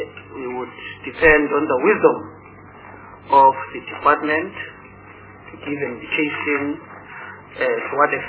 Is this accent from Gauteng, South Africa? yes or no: yes; Gauteng, South Africa; I'm from Gauteng. I've got a rural constituency.